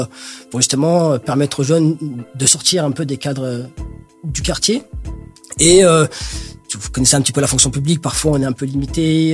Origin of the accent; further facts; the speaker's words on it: Les Ulis, Île-de-France, France; Parce que je viens des Ulysses, ouais, effectivement.